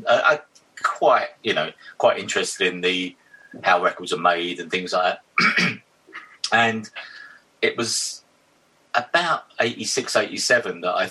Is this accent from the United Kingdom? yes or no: yes; Witham, East of England, United Kingdom; now in London, United Kingdom; but obviously I came from Witham to London.